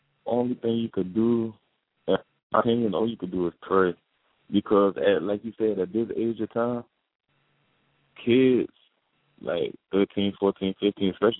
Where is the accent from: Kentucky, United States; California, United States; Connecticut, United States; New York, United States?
New York, United States; New York City; I shot Savior in Harlem, my hometown, so I shot.